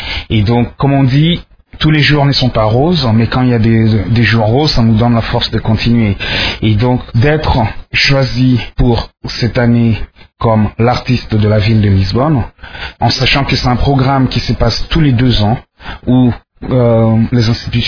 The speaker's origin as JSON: {"language": "French", "town": "Kisangani", "region": "Tshopo", "country": "DR Congo", "tie": "born or raised there", "said": "j'ai grandi à Kisangani, et dans cette ville-là, dans les années 80, quand j'étais adolescent"}